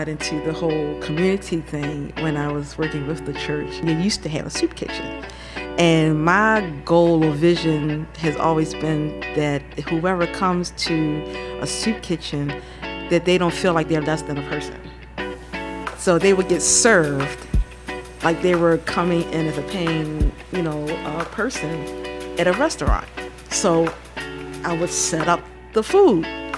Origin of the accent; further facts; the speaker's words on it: Baltimore, Maryland, United States; just born and raised in Baltimore, West Side kid.